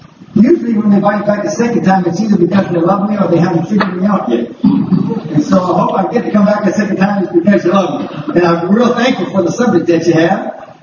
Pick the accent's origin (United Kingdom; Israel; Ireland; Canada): Canada; moved away as an adult; now in United States; surely I'm a Canadian citizen. Believe it or not, I'm from Southern Canada. That's why I say y'all. I was born and raised in Canada. Came to the United States, Kentucky, to play college football.